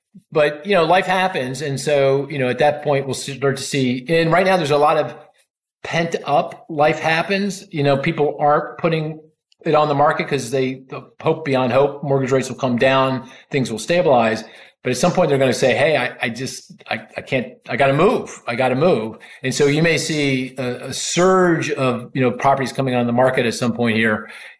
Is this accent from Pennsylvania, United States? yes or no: yes; Philadelphia, Pennsylvania, United States; Even in Philly, you know, even I'm from Philly too.